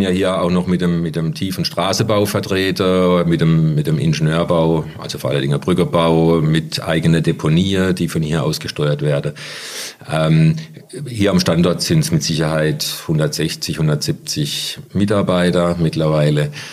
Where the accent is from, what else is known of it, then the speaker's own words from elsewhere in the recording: Baden-Württemberg, Germany; Ich bin Badener, ja.